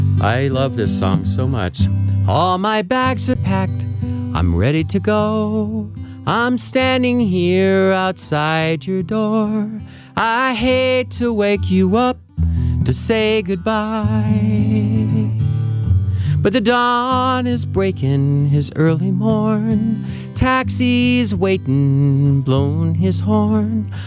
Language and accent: English; St. Louis, Missouri, United States; now in Tustin, United States; No, I grew up in St. Louis. I was born in Louisiana. I grew up here, and I moved in 94 to California.